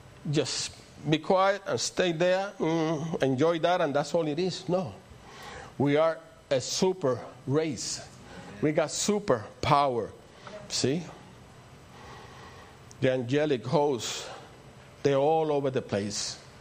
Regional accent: Puerto Rico; I come from Puerto Rico, and my mindset was very different in the natural.

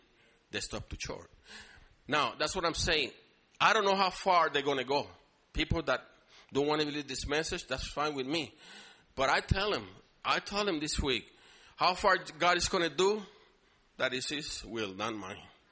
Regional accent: Puerto Rico; born there; I was born in Puerto Rico.

